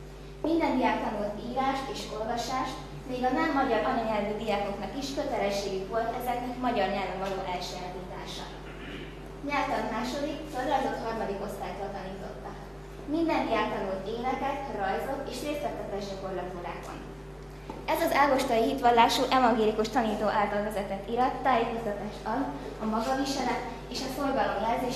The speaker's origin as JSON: {"language": "Hungarian", "town": "Baja", "region": "Bács-Kiskun", "country": "Hungary", "tie": "born there", "said": "rábukkantam szülővárosomban, Baján"}